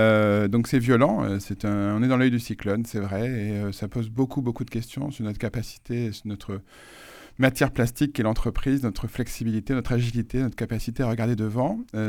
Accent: Toulouse, Occitanie, France; moved away as an adult; also born or lived in Bordeaux; je suis né à Bordeaux, je vous disais, et grandi à Toulouse à partir de 77.

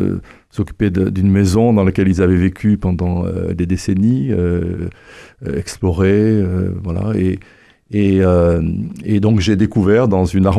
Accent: Guéret, Nouvelle-Aquitaine, France; dans le bureau de mon père à Talence, dans la banlieue de Bordelaise, après avoir été dans mon enfance à Guéret, donc dans l'appartement que mes parents occupaient

